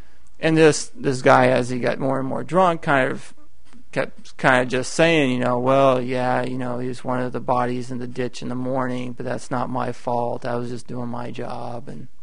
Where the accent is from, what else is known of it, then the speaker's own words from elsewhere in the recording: United States; and thank God I'm American. I get to go back to America where things are nice and pleasant.